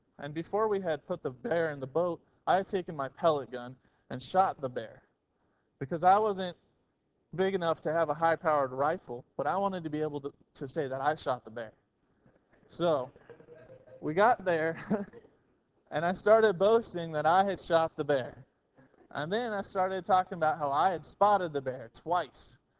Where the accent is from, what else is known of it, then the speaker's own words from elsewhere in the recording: Alaska, United States; now in Arizona, United States; I was raised in Alaska prior to being in Arizona